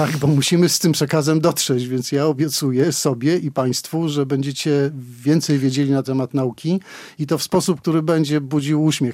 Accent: Białystok, Podlaskie Voivodeship, Poland; Ja jestem urodzonym białostoczaninem, jestem lokalnym patriotą i takim na pewno pozostanę.

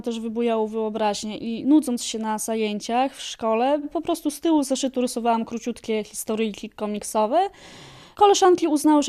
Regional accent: Sokółka, Podlaskie Voivodeship, Poland; also born or lived in Wrocław; Pochodzę z Sokółki i właśnie tam rozpoczęła się moja przygoda z komiksem, ponieważ byłam jeszcze w liceum

